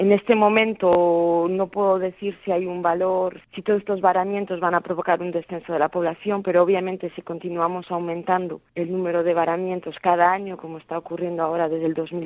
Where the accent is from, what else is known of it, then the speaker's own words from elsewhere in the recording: Galicia, Spain; yo que soy originaria del norte de España, puedo confirmar que en Galicia, de la región de donde vengo, también es un fenómeno al que estamos expuestos cotidianamente y desde hace años.